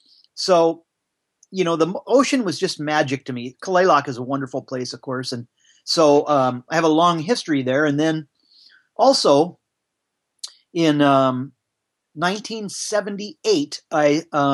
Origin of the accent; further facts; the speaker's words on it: Kirkland, Washington, United States; I am from Kirkland, Washington.